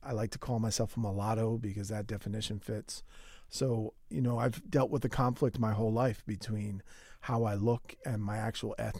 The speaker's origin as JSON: {"language": "English", "town": "Philadelphia", "region": "Pennsylvania", "country": "United States", "accent": "Philly", "said": "But I also speak, you know, the way my father speaks when I'm at his house. And that's as an Irish-American in Philly."}